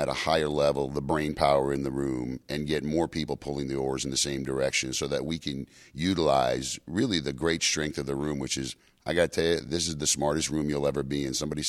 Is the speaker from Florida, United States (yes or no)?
no; New York, United States; now in Phoenix, United States; I am originally from New York. My running line that I like to give everybody is I changed sides of the industry and changed sides of the country all in one fell swoop.